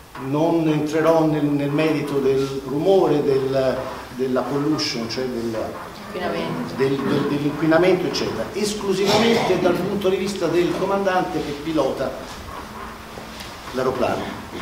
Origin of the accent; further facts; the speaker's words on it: Florence, Tuscany, Italy; born there; sono nato a Firenze e ho fatto per 40 anni il pilota